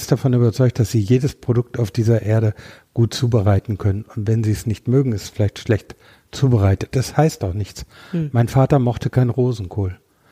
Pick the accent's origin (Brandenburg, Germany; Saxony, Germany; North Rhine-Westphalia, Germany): North Rhine-Westphalia, Germany; born there; Ich bin am Teutoburger Wald geboren, ja.